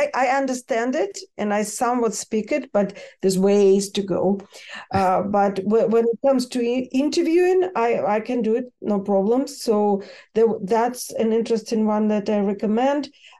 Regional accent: United States; now in Ukraine; I'm based in Ukraine and I have a weird accent, but I am not a Ukrainian. I'm an American journalist who never got rid of the accent, folks.

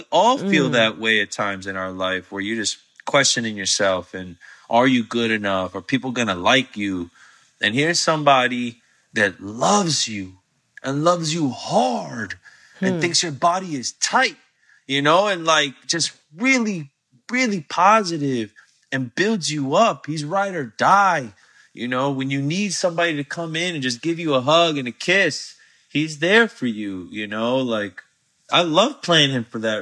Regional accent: Orlando, Florida, United States; I grew up in Orlando.

